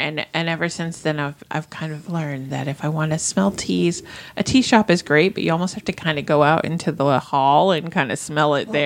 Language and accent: English; New England, United States; because I'm from New England too